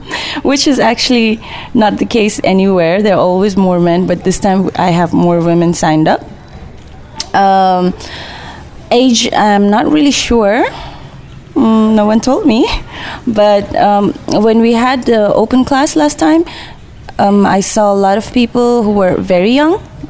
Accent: Delhi, India; I'm from Delhi. I've been living in Delhi forever.

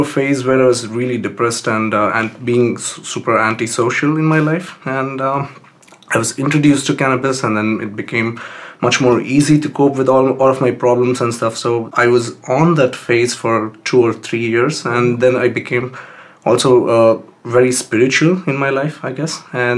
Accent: Bangalore, Karnataka, India; I'm from Bangalore, yeah.

